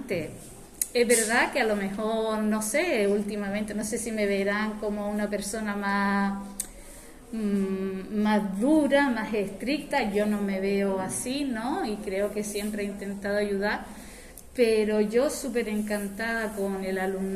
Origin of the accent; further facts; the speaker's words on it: Canary Islands, Spain; also born or lived in Tenerife; yo soy de Gran Canaria, estudié en Tenerife, las primeras sustituciones me tocaron allí y luego pues me mandaron a Fuerteventura, el primer año estuve en Gran Tarajal, era mi primera vez que estaba en la isla